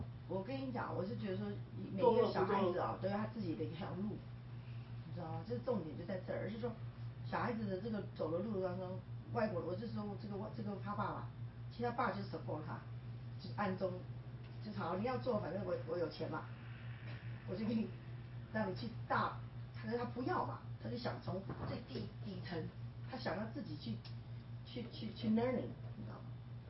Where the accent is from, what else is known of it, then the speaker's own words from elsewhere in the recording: China; 我觉得这个故事就跟我们中国人。跟很多人不一样，我们都会逼小孩或者怎么样。